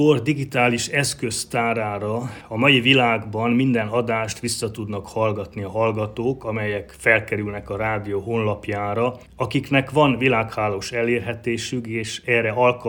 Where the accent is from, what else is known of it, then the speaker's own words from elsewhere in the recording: Csókfalva, Mureș County, Romania; ahol felnőttem és ahol elindultam papi pályán felé